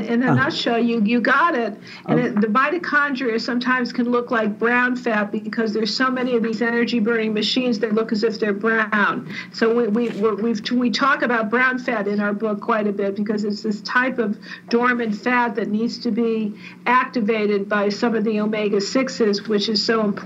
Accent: East Coast, United States; And listen, I'm from the East Coast.

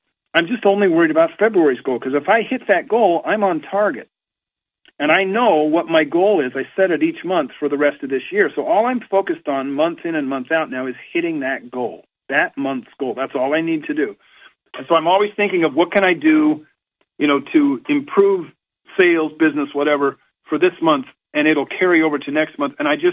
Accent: Orem, Utah, United States; And I'm from Orem originally.

